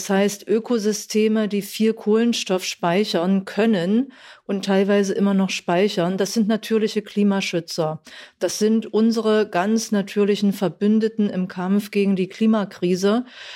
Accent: Saxony-Anhalt, Germany; Das heißt, ich komme aus Sachsen-Anhalt.

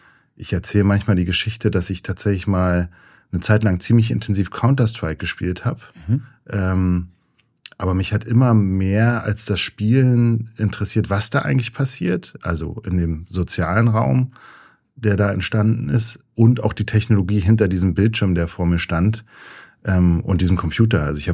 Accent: Berlin, Germany; Ja, Ostberliner.

